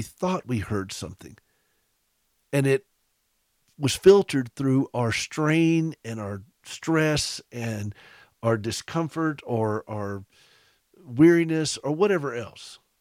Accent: the South, United States; accent: Southern; just as they've had to understand my Southern accent.

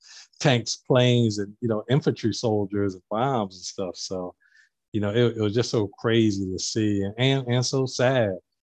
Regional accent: Delaware, United States; I mean, I was from Delaware. We weren't too close to New York or DC

